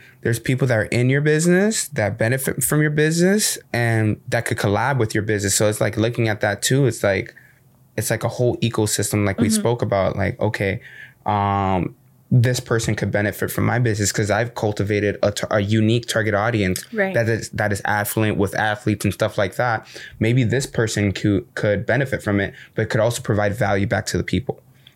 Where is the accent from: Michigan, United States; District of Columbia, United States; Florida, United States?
Florida, United States; Kendall; Like I'm from Kendall and there's nothing wrong with Kendall. I'm not bashing.